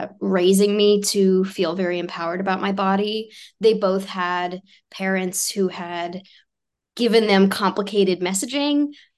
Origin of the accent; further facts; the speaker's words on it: Connecticut, United States; So I grew up in Connecticut, which is a pretty liberal state in the United States, but it has some kind of colonial Puritan roots.